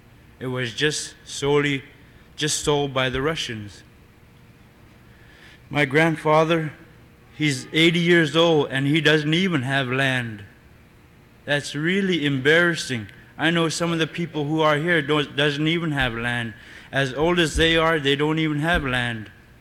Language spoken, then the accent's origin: English; Alaska, United States; Just because I'm from Alaska and I'm from the North Slope Borough doesn't mean I'm rich.